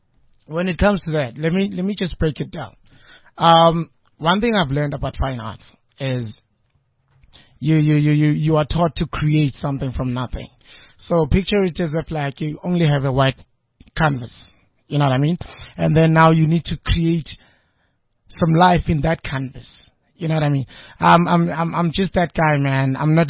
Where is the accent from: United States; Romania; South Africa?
South Africa; Meadowlands, Gauteng; I grew up in Meadowlands, first off, in Zone 10. And then my parents moved from Meadowlands. Then we went to Pretiatland.